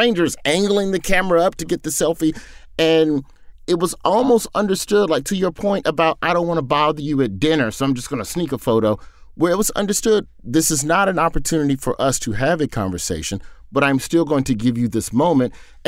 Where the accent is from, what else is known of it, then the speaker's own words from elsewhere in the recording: United States; you know, as an American, we traditionally think of ourselves as the factory of entertainment